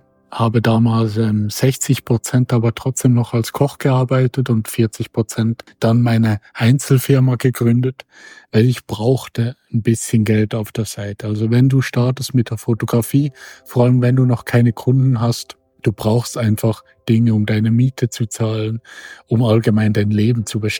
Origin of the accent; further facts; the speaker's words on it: Biberist, Solothurn, Switzerland; dann habe ich mit ihr zusammen dann meinen Heimatort Bibrist damals fotografiert